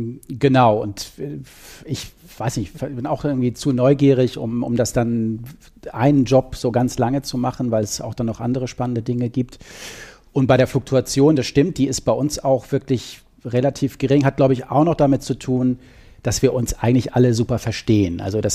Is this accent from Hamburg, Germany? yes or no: yes; Hamburg, Germany; Bin eigentlich Hamburger, dann bin ich da im Süden gelandet, das war auch ganz spannend.